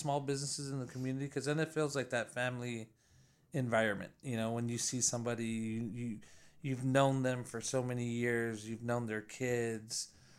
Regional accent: Highland Park, United States; We grew up in Highland Park. When we grew up in Highland Park, you know, you couldn't walk down the street.

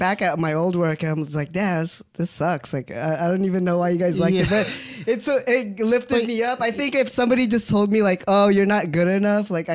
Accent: Costa Mesa, California, United States; I'm from Costa Mesa, California.

